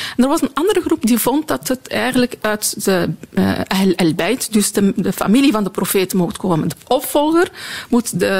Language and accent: Dutch; Morocco; Ik ben afkomstig uit Marokko. Dat is de mensen, de overgrote meerderheid zijn soenieten.